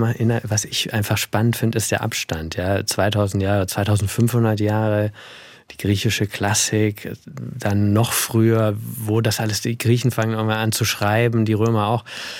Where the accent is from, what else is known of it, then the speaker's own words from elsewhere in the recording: Baden-Württemberg, Germany; moved away; ich lebe irgendwie zwischen diesen beiden Welten, groß geworden in Oberschwaben und dann raus in die Welt, über Berlin, wo ich studiert habe, Bonn, Italien.